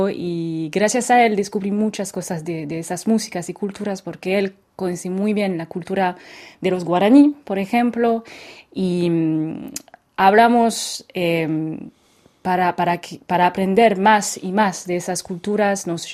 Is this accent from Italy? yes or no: no; French Alps, France; En realidad es mi tierra, porque mi mamá viene del norte de Francia, pero crecí en los Alpes franceses.